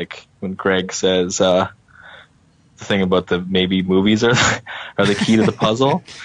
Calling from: Toronto, Ontario, Canada; Canada, Toronto.

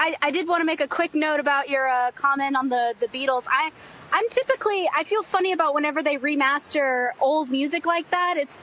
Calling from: South Carolina, United States; I am calling from South Carolina.

